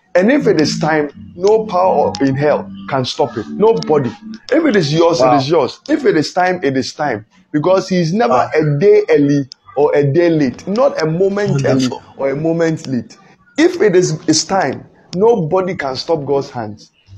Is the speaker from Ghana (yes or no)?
yes; Ghana; born there; Even if you dash it to me, I won't take it. Because I know why I was born in Ghana.